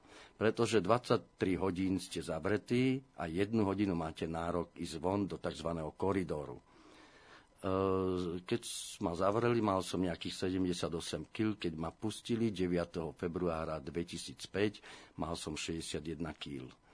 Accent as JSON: {"language": "Slovak", "town": "Bratislava", "region": "Bratislava Region", "country": "Slovakia", "said": "keďže ja som z Bratislavy, že mám právo byť v Bratislave"}